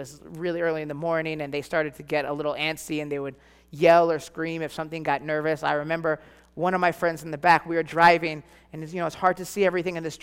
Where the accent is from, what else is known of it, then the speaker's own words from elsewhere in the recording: New York, United States; now in Arizona, United States; I'm originally from New York. I don't know what you guys sing here in Arizona, so.